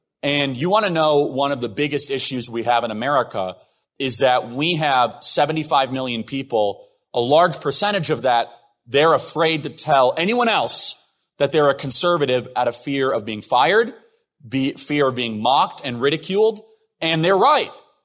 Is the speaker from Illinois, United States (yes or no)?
yes; Chicago, Illinois, United States; now in Arizona, United States; And Arizona, so I grew up in Chicago, not here. This is not my, anyone else from Chicago? It's great. We're all, we moved from Chicago.